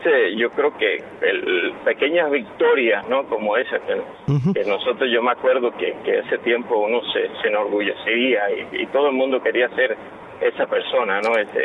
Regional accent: Cuba; now in United States; He echado siempre de menos a mi Cuba, a mi pueblito, al mar.

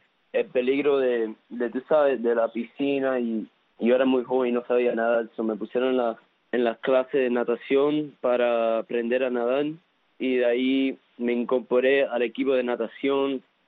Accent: Hialeah, Florida, United States; born there; Yo nací aquí en Hialeah, pero mis padres son cubanos.

